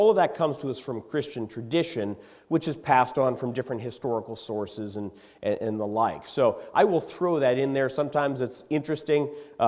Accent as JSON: {"language": "English", "region": "Pennsylvania", "country": "United States", "tie": "born or raised there", "said": "When I grew up in Pennsylvania, my parents and my family always used this expression. It's kind of around the Pittsburgh region"}